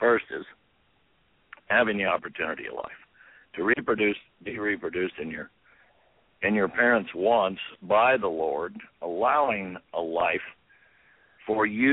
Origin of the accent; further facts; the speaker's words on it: Winnemucca, Nevada, United States; And I was raised in Winnemucca, Nevada. And I went to a one-room schoolhouse till I was in the sixth grade.